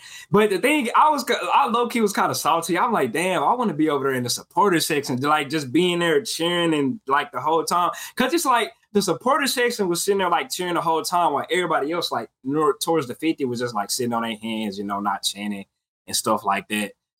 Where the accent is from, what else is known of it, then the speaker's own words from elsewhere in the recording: Dallas, Texas, United States; because he hometown boy, because I'm from Dallas area. He from the Dallas area.